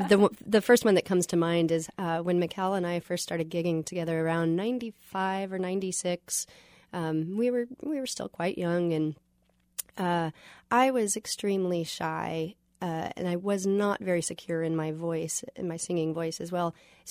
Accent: Texas, United States; also born or lived in Kansas City; Though I was born here in Kansas City, I spent my formative years in Southeast Texas

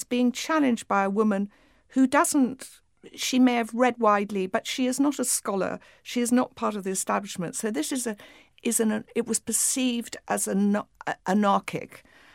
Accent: England, United Kingdom; I mean, I've obviously, as an English person, I found that particularly interesting because, in a way, if you're English

